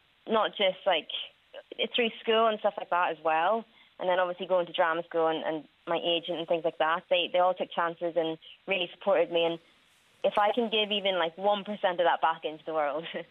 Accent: Northern Ireland, United Kingdom; also born or lived in China; I was born in China in 1997. And when I was 13 months old, I was adopted to Northern Ireland. And that's where I've grown up ever since.

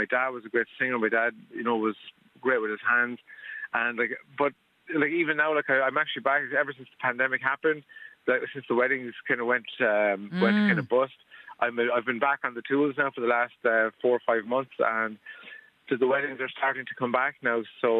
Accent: Tullamore, Offaly, Ireland; now in Skibbereen, Ireland; I live in Tullamore. I'm originally from Tullamore and moved down to Skibbereen a few years ago.

